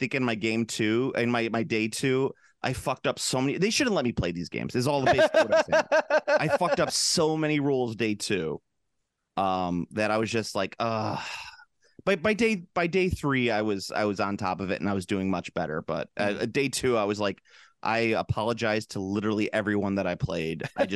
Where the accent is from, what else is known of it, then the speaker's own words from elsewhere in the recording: Chicago, Illinois, United States; Yeah, because if someone said like, "Where are you from?" I'd say Chicago, because I'll be damned if I say Illinois.